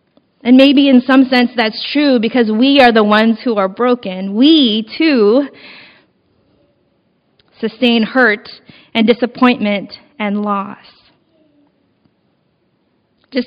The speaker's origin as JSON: {"language": "English", "country": "Philippines", "said": "We come from cultures. I come from the Filipino culture that is deeply Catholic."}